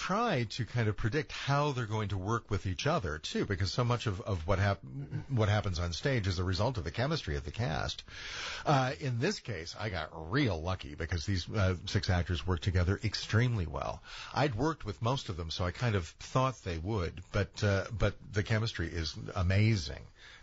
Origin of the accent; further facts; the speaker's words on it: Overland Park, Kansas, United States; moved away; Which is where I'm from, too.